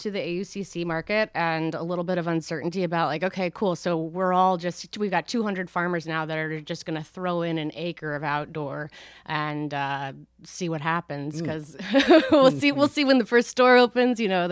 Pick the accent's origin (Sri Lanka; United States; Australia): United States; Kansas; also born or lived in Missouri; now in Elizaville, United States; Well, where am I from? I live in Elizaville right now. I'm from Kansas. Oh. I grew up in the Midwest. Huh. Kansas and Missouri.